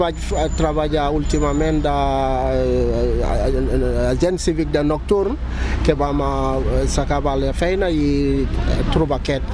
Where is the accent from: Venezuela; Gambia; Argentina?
Gambia; Catalan is a second language; now in Salt, Spain; Soc de Gàmbia. Gàmbia, quan jo vaig venir aquí, no fan reciclatge.